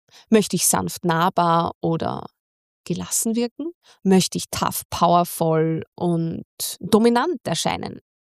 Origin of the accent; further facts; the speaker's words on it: Baden, Lower Austria, Austria; Ich bin in Baden bei Wien aufgewachsen, in einem Umfeld, ja, in dem gutes Benehmen immer schon dazugehört haben.